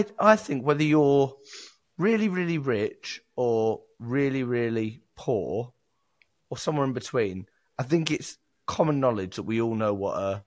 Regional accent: Chingford, London, United Kingdom; Ilford wasn't too far away from where I grew up as a child.

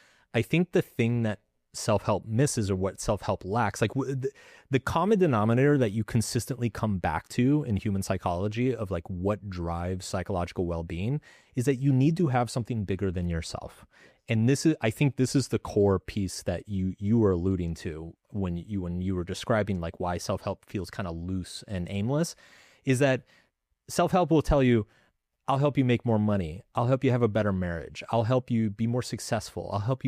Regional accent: Texas, United States; So I grew up very religious, and I grew up in the Bible Belt in Texas.

